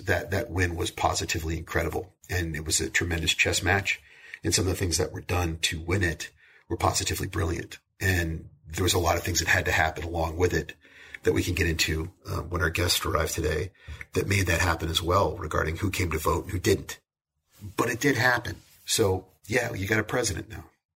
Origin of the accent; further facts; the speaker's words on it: Manchester, New Hampshire, United States; Growing up in Manchester, being in New Hampshire when I was a teenager, my entire worldview about what was cool came from MTV.